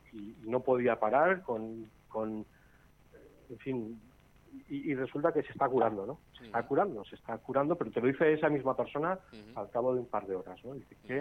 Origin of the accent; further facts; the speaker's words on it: Tafalla, Navarre, Spain; yo soy de Tafalla, fíjate tú, yo soy casi un ribero